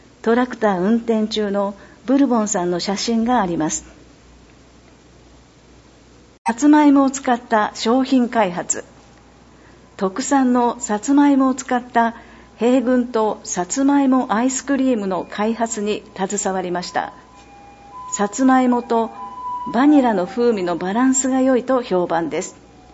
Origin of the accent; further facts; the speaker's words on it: Yamaguchi, Japan; also born or lived in Osaka; 故郷の山口を出てアルバイトをしながら大阪で14年間芸人活動をしていました。